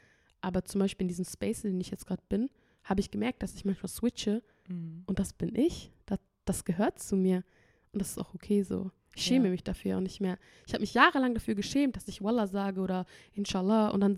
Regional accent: Kosovo; als ich mich halt gegen den albanischen entschieden habe, gegen den kosovarischen in dem Fall, also habe ich mich gefühlt wie eine Verräterin

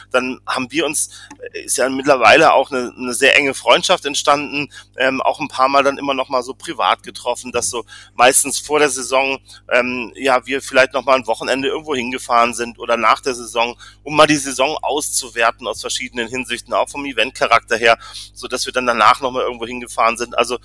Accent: Frankfurt, Hesse, Germany; now in Dresden, Germany; bin ich ja als Frankfurter, als zugezogener Frankfurter Stadionsprecher in Dresden.

